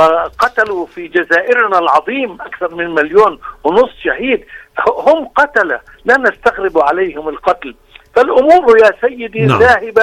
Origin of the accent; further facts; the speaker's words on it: Palestine; كفلسطينيين